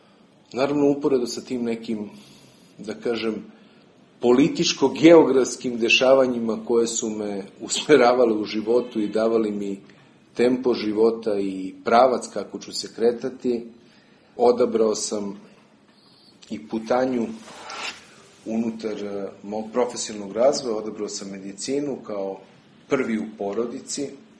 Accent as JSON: {"language": "Serbian", "town": "Split", "region": "Split-Dalmatia County", "country": "Croatia", "tie": "born there", "said": "Rođen sam u Splitu, u jednu nedelju, za vreme fudbalske utakmice Hajduk-Partar."}